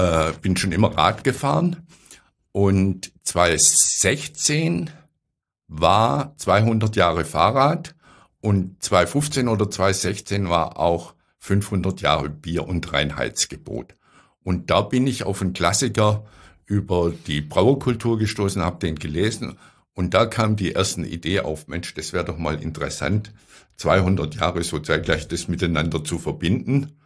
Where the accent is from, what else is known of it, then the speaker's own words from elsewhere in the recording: Güntringen, Baden-Württemberg, Germany; Ich bin in Güntringen bei Nagold aufgewachsen.